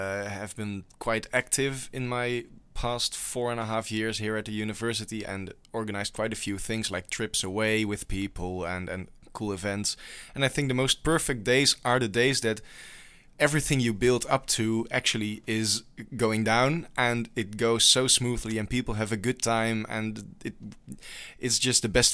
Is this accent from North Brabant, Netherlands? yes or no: yes; Eindhoven, North Brabant, Netherlands; English is a second language; Like, I was actually born and raised in Eindhoven, and I'm still living here. So I think that says something about my preference.